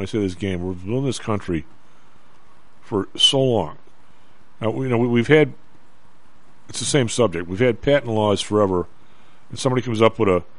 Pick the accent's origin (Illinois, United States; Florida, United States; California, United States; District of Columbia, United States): Illinois, United States; Evergreen Park; I mean, I'm up on this because we grew up in Evergreen Park